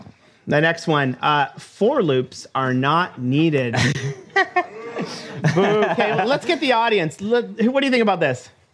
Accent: Canada; I'm from Canada. That's why I say JavaScript funny.

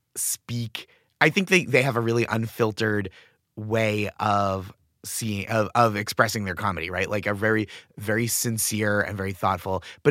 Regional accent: Boston, Massachusetts, United States; I grew up in the Boston suburbs and lived in the city before I moved here

